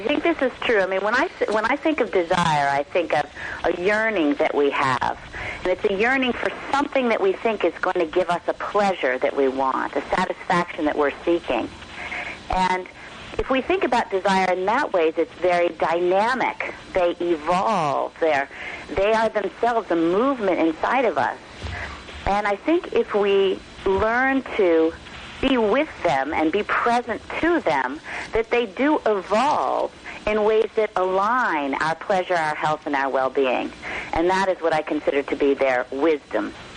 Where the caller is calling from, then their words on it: Hebron, New York, United States; I'm calling from a tiny little town in upstate New York called Hebron, which is right on the Vermont border, about an hour northeast of Albany.